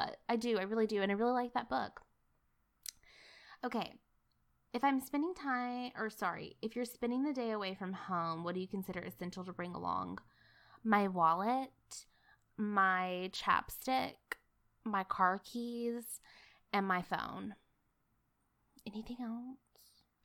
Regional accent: East Coast, United States; now in California, United States; I love California. I love it. It was like my promised land growing up on the East Coast.

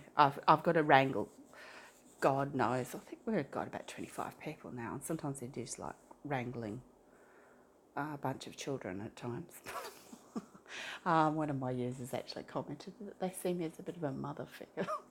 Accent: Australia; I'm an Australian. We don't have Kool-Aid here.

